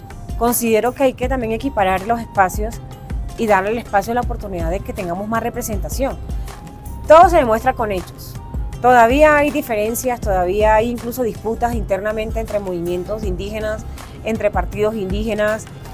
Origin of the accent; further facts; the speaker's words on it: Colombia; sino como colombianos, que debemos dar a no tenerle miedo a participar políticamente